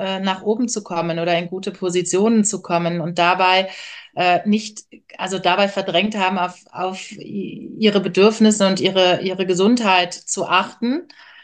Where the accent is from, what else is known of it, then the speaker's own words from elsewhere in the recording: Wermelskirchen, North Rhine-Westphalia, Germany; Und ich habe das also meine Kindheit und Jugend in Wermelskirchen als sehr, sehr schön und sehr prägend in Erinnerung.